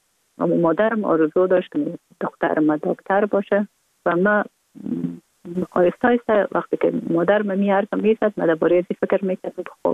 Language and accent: Persian; Kabul, Afghanistan; born or raised there